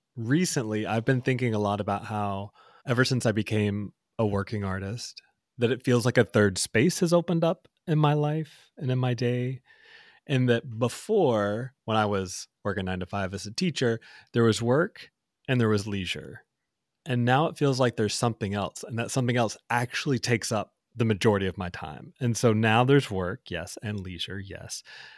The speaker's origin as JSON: {"language": "English", "region": "North Carolina", "country": "United States", "said": "Polly from my home state of North Carolina."}